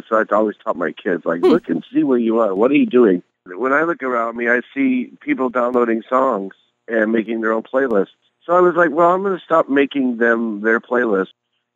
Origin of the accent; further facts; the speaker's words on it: Milwaukee, Wisconsin, United States; I grew up in Milwaukee